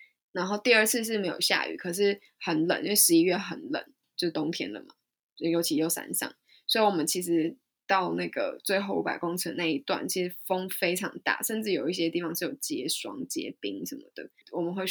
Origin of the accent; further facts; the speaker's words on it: Taiwan; 此生值得，我是台湾人这样。